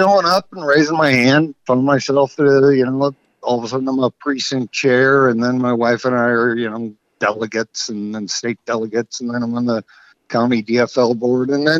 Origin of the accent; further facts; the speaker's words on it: Austin, Minnesota, United States; I grew up in Austin, which is, further south from here.